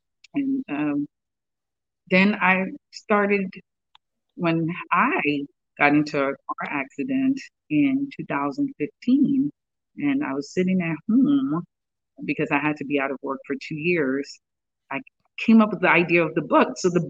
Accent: Raleigh, North Carolina, United States; also born or lived in Monrovia, Liberia; Well, I was born in Monrovia, Liberia, and we moved to the U.S. in 1987, beginning of 1987. I was 10 years old when we moved, and grew up in Raleigh, North Carolina.

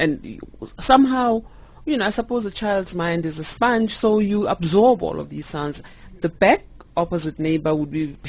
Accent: Soweto, Gauteng, South Africa; I was born and raised in Soweto, in Orlando West Soweto, born of highly musical parents who were both professionals.

